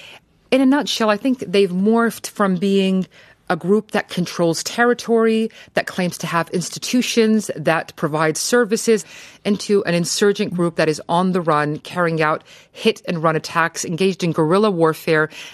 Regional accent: Iraq; Growing up in Iraq, there was a very famous five-star hotel

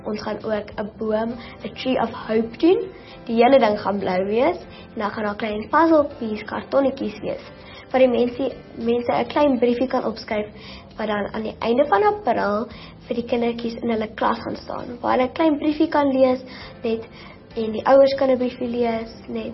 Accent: Bloemfontein, Free State, South Africa; Ek is 11 jaar oud en ek is net hier van Bloemfontein af en ek gaan skool by Oranje Meisieskool.

